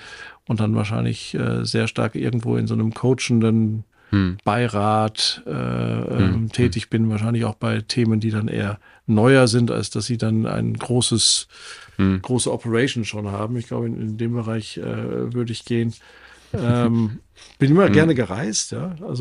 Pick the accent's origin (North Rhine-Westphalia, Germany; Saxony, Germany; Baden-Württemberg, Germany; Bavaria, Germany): North Rhine-Westphalia, Germany; born there; Als gebürtiger Ostwestfale weiß ich da sehr genau, worüber ich rede.